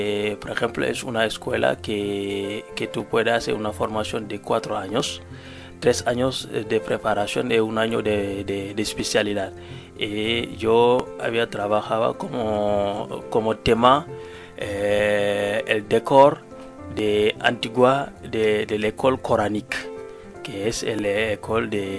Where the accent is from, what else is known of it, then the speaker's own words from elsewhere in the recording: Linguère, Louga, Senegal; Spanish is a second language; soy de Linguère. Es el centro este de Senegal.